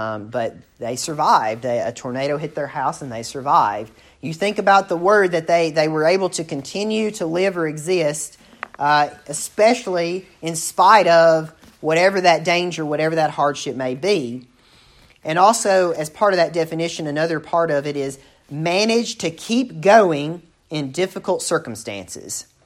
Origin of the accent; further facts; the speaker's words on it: United States; it was very prevalent in the community where I grew up in Macon County.